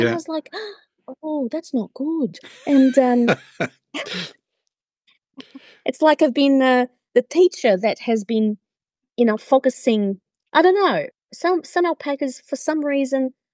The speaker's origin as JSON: {"language": "English", "country": "Brazil", "tie": "born or raised there", "said": "I grew up in Brazil"}